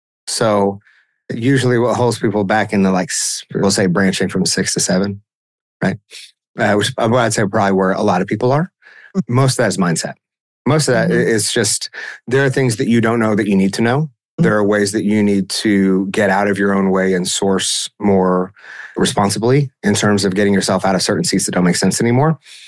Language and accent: English; Oklahoma, United States; People are like, where are you from … I'm like, certainly not Texas. Let's just get that straight right now. I'm from Oklahoma.